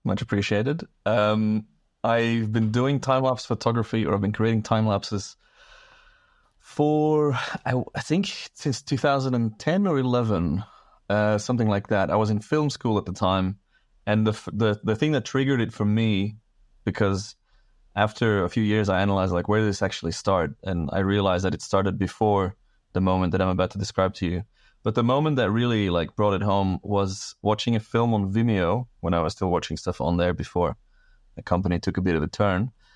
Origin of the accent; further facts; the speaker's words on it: Belgium; where are you from? I'm like, I'm Belgium.